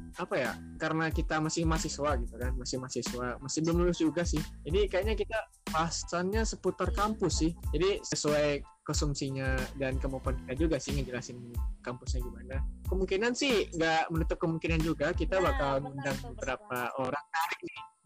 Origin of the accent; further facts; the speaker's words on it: Padang, West Sumatra, Indonesia; aku emang walaupun aku orang Padang, jadi kayak cocok aja sih kalau ke Bandung tuh